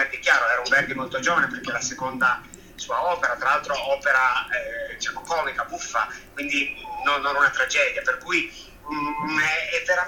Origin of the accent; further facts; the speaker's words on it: Turin, Piedmont, Italy; io sono nato e cresciuto a Torino